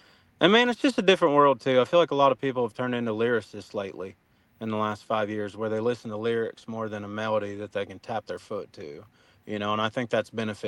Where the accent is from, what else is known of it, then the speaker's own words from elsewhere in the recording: Oklahoma, United States; "Man, I come from Oklahoma. Like, Red Dirt's inspired me." And I said, "So, I mean, obviously that's in my blood, you know, is Red Dirt music."